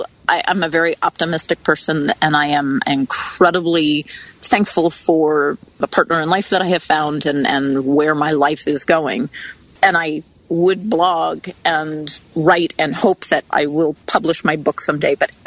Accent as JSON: {"language": "English", "region": "East Coast", "country": "United States", "tie": "born or raised there", "said": "I grew up in on the East Coast."}